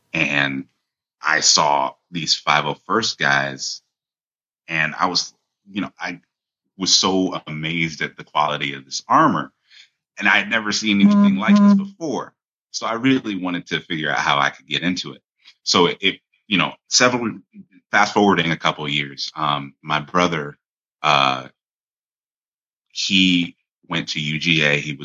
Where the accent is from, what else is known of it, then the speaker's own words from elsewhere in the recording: Lancaster, California, United States; I grew up in Lancaster, California.